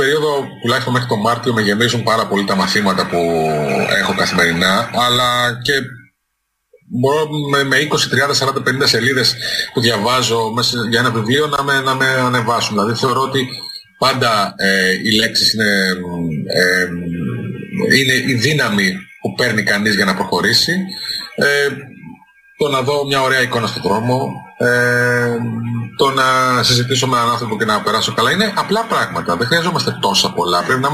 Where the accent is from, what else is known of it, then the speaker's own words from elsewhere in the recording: Zakynthos, Ionian Islands, Greece; Καταρχάς είμαι νησιώτης, είμαι κατάγομαι από τη Ζάκυνθο. Άρα το νησί το έχω μέσα στο... Ναι, το έχω μέσα στο DNA μου, το νησιώτικο.